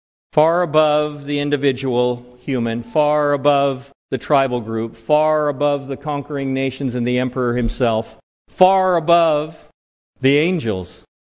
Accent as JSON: {"language": "English", "town": "Roseburg", "region": "Oregon", "country": "United States", "tie": "born or raised there", "lives_now": "Utah, United States", "said": "I grew up down in Roseburg, and now I teach geology in southern Utah, Dixie State University."}